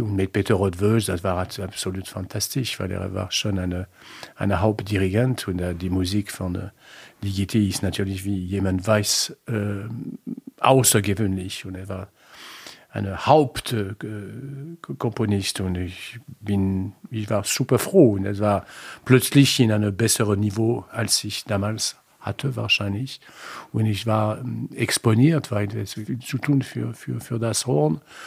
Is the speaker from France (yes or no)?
yes; La Rochelle, Nouvelle-Aquitaine, France; German is a second language; Ich bin in La Rochelle geboren, in Frankreich, Südwestfrankreich, und es liegt am Meer. Es ist ein sehr schönes Ort. Und ich komme von einer Familie mit drei Kindern.